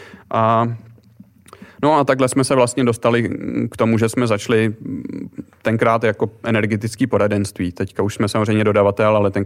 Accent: Nové Město na Moravě, Vysočina Region, Czechia; já jsem z Nového Města na Moravě, takže jako 3/4 hoďky

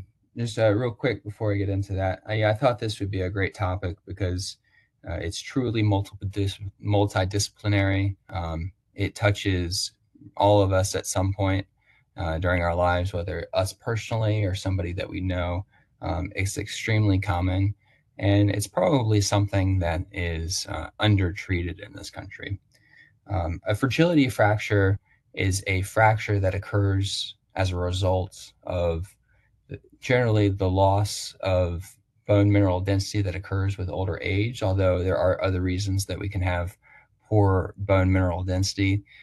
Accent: Roanoke, Virginia, United States; So I'm from Roanoke, Virginia, so not too far north of here.

